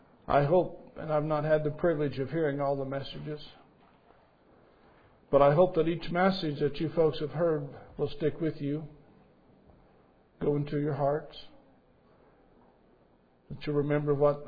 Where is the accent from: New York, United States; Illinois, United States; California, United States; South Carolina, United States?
Illinois, United States; I'm from Illinois, it's supper to me.